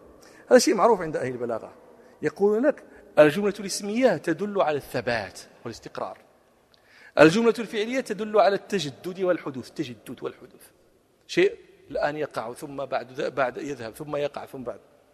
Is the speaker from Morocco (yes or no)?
yes; Morocco; وفي اليوم الأخير اليوم التأخر هذا كنا في مخيم لنا نحن المغاربة